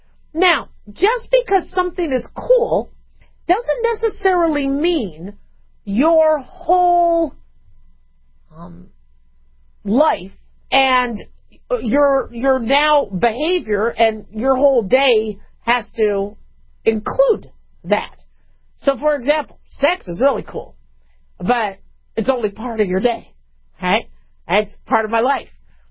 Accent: California, United States; born there; I don't know if you guys remember those commercials in California. I did. I was born in California.

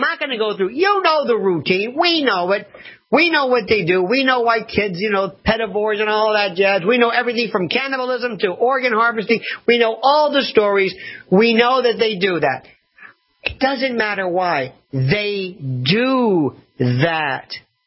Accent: Florida, United States; you know, I'm from Florida.

